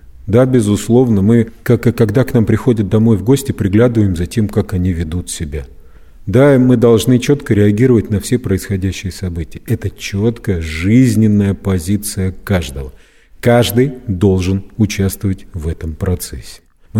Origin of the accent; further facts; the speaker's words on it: Saint Petersburg, Russia; Я был уверен в том, что жители нашего, моего родного города отреагируют всегда правильно